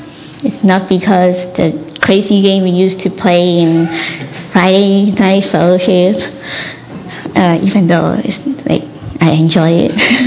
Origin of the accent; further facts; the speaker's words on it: Hong Kong; English is a second language; I came here from Hong Kong